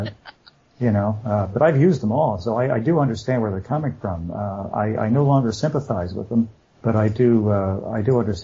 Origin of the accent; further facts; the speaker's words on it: New Jersey, United States; I grew up in New Jersey and I had four brothers and so three brothers and one fairly quiet sister